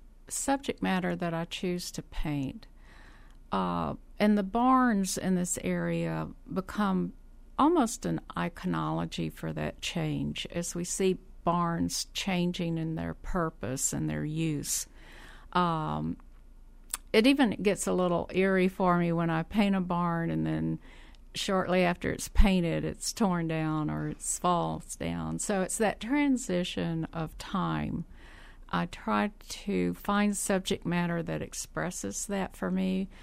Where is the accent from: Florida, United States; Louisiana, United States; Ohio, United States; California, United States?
Louisiana, United States; now in Kentucky; I did. I grew up in Louisiana and went to school there, ended up at LSU doing my graduate work